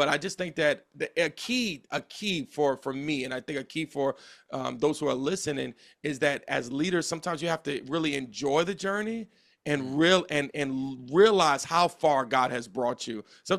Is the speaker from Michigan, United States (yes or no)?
no; Teaneck, New Jersey, United States; I grew up in Teaneck, New Jersey, which is predominantly a Jewish neighborhood.